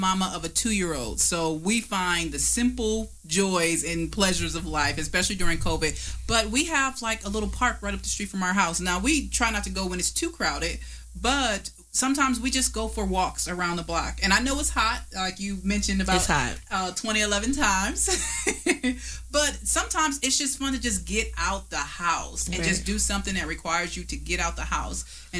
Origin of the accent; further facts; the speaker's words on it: Detroit, Michigan, United States; I'm from Detroit. If you don't know how to play spades